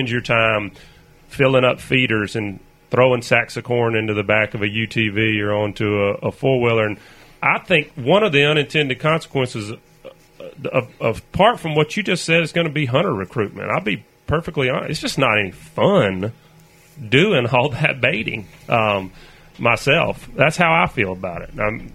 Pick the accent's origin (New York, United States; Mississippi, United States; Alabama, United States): Alabama, United States; growing up in Alabama, hunting in Alabama, you know, we learned how to scout.